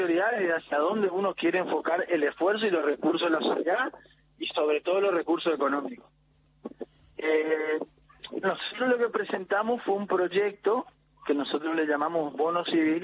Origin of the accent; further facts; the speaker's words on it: Corrientes, Argentina; A mí me gusta la comparsa, a mí me gusta el carnaval como buen correntino